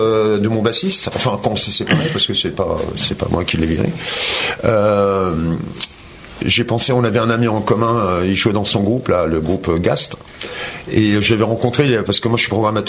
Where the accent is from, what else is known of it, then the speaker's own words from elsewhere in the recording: Enghien-les-Bains, Île-de-France, France; Bah, je suis né à Enghien. Et après, je suis. Ouais, mes parents, ils sont déménagés, mais je suis un gars d'Enghien.